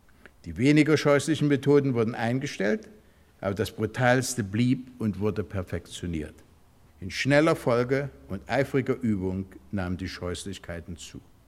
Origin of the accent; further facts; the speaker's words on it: Dresden, Saxony, Germany; born there; Ich wurde 1923 in Dresden geboren. Dresden, eine Stadt mit höchstem kulturellem Niveau, bot fast ungeahnte Entfaltungsmöglichkeiten für einen jungen, sehr jungen Musiker, dem damaligen Wunderkind.